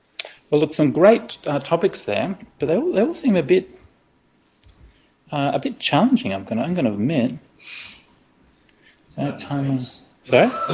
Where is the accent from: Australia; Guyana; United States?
Australia; Well, as an Australian Buddhist, I'm good either way.